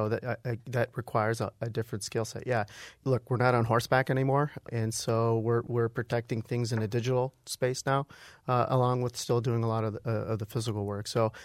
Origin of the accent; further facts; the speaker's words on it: Windsor, Ontario, Canada; being born and raised in Windsor, Ontario, but did all my professional schooling in Michigan.